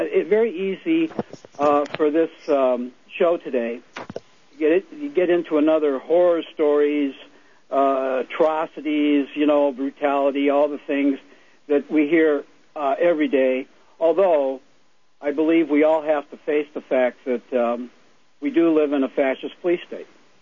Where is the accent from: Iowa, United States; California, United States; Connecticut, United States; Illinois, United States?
Illinois, United States; Chicago; I'm with you, and I am from that area. I'm from Chicago, Illinois area.